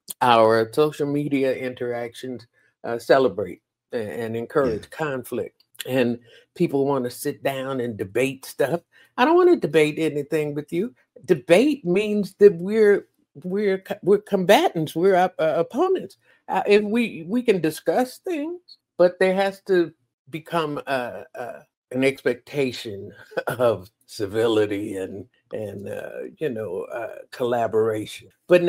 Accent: Chicago, Illinois, United States; I think from growing up in Chicago, the good far outweighs the negative.

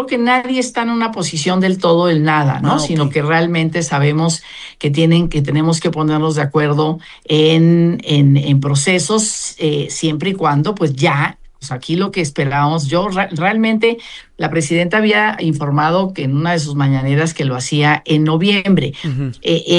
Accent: Mexico; México, junto con Colombia y Chile, somos los países de la OCDE con que trabajamos más horas y somos menos productivos.

